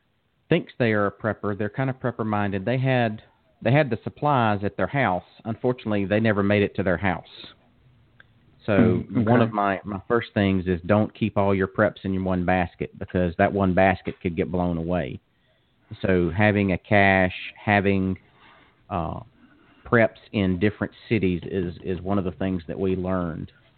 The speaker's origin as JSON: {"language": "English", "region": "Florida", "country": "United States", "said": "So I am originally from North Florida. My wife is originally from North Florida. We're from the panhandle."}